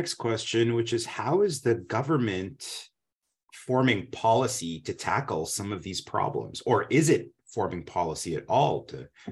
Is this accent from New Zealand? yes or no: no; Canada; I grew up skiing in the Canadian Rockies.